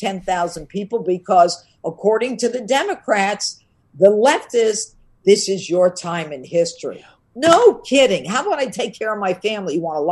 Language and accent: English; New York, United States; I mean, I'm from New York.